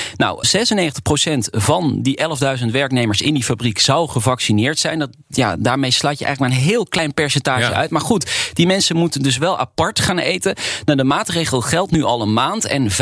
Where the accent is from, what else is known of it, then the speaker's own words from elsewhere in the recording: Maastricht, Limburg, Netherlands; Bij ons in Maastricht zeggen ze altijd